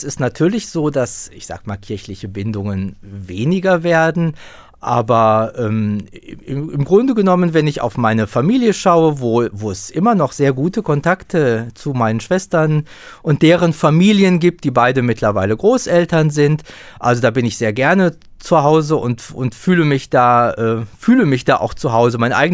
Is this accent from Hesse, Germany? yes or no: no; Drolzhagen, North Rhine-Westphalia, Germany; wer den Namen kennt, wird schon hören können, dass der aus dem Sauerland oder aus dem südlichen Sauerland kommt. Also die Drolzhagener Gegend ist meine Heimat.